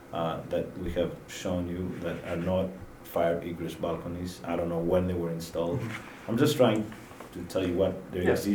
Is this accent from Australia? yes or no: no; Greece; now in United States; I grew up in Greece, and this is where we live at nighttime.